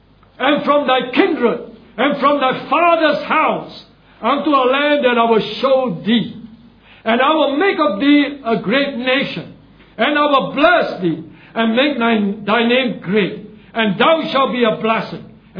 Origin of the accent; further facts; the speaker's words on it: Singapore; Here, for example, in Singapore, we Chinese identify as Chinese Singaporean, right?